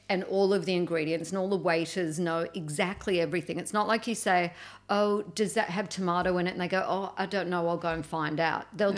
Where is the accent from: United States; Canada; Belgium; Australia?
Australia; Melbourne, Victoria; I'm from Melbourne.